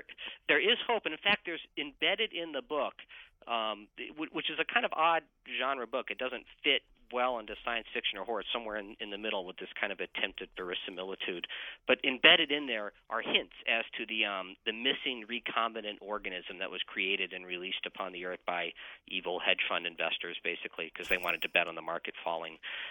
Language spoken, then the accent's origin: English; Kansas, United States; I grew up in Kansas, so we called them crawdads.